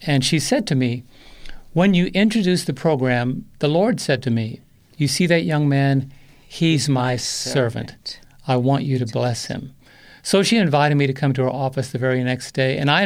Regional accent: New York, United States; Now, we're from New York. I mean, I'm from New York originally. My wife is from London.

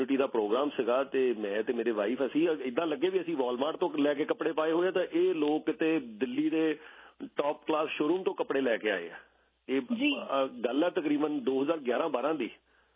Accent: Punjab, India; ਅਸੀਂ ਇੱਧਰਲੇ ਸਾਈਡ ਤੇ ਪੰਜਾਬ ਤੋਂ ਹਾਂ

